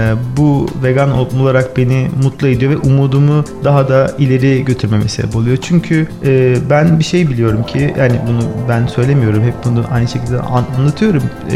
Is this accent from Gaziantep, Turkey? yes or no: yes; Gaziantep, Turkey; Evet, ben mesela kendim bir Antepliyim